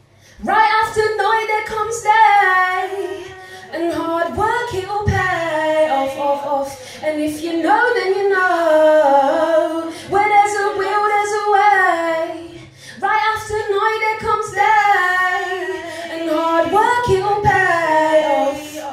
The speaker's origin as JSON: {"language": "English", "town": "Birmingham", "region": "West Midlands", "country": "United Kingdom", "said": "So we don't bite, we're from Birmingham, but we're not that bad."}